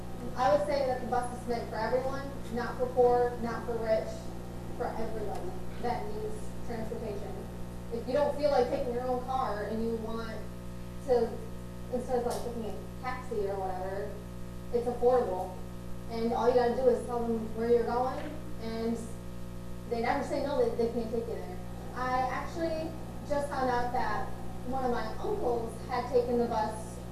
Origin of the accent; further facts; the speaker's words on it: Ogdensburg, New York, United States; I'm from Ogdensburg, New York.